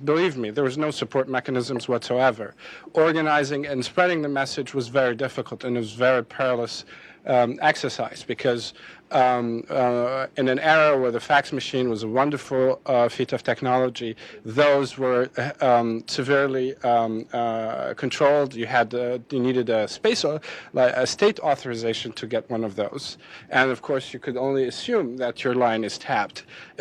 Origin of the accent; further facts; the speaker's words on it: Syria; I grew up in Syria, where the leader, Assad, aside from meeting him personally, I was meeting him actually every day in my copybook and my classroom